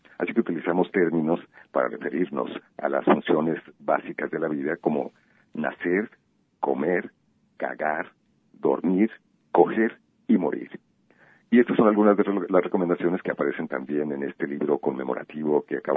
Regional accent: Arandas, Jalisco, Mexico; Yo soy originario de una región, soy de los Altos de Jalisco, en Arandas, y valoro muchísimo la cultura regional.

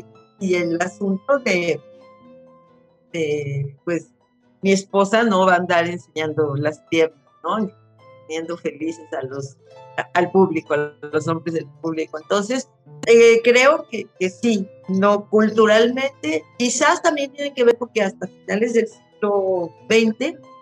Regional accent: Poza Rica, Veracruz, Mexico; Esa es mi cultura, esa es la cultura que había en mi ciudad. Era una cultura de un pueblo petrolero. Yo soy de Poza Rica, Veracruz.

